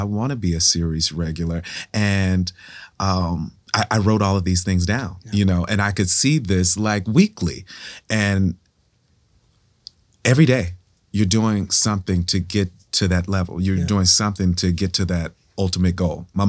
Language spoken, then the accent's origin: English; Memphis, Tennessee, United States; This is just me. I'm a Southerner from Memphis, Tennessee, and that's all I know.